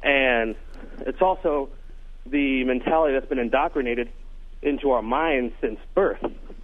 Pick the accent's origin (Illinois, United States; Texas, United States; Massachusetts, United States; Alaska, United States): Texas, United States; Dallas; now in Baton Rouge, United States; I'm from Dallas, and I came from a predominantly white school, a white high school in Dallas, well, Mesquite.